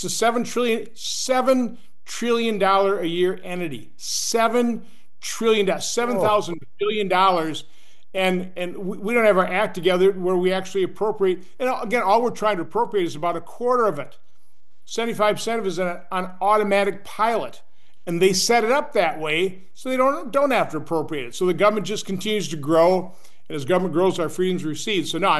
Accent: Oshkosh, Wisconsin, United States; now in Washington, D.C., United States; I'm an accountant from Oshkosh, Wisconsin, came here and never ran for office.

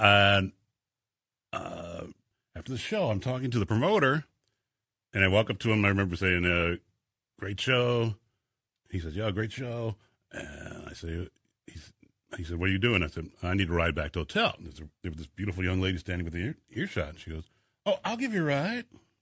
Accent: Inglewood, California, United States; now in Indianapolis, United States; We came here from Inglewood, California in the early 70s. And I love it here.

